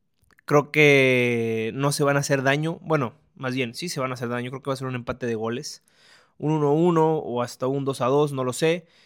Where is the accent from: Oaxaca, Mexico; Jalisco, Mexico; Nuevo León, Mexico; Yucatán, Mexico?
Nuevo León, Mexico; Monterrey; aquí en Monterrey, de donde yo soy, donde yo radico.